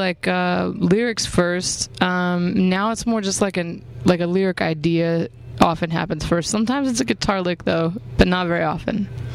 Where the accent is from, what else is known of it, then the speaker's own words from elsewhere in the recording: Texas, United States; Everyone thinks that I have to be from Austin because I'm from Texas